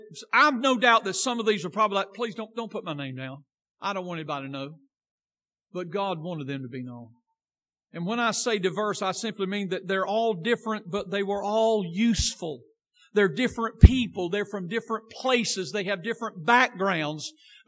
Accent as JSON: {"language": "English", "region": "the South", "country": "United States", "said": "And us people down here in the south, we're the only people that talk right."}